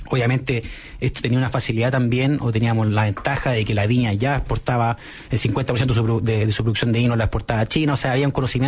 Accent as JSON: {"language": "Spanish", "country": "Chile", "said": "como persona chilena, ¿ya? No me pude ir, me quedé en Chile. Luego nos encerraron en la pandemia. Ahí en ese minuto me fui a Curicó."}